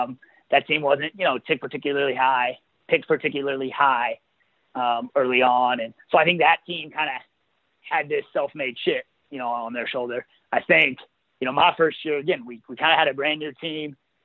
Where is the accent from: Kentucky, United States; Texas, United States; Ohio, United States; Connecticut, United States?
Texas, United States; Houston; growing up in Houston, both my parents are in Texas. And so, you know, it's being a little bit closer to home.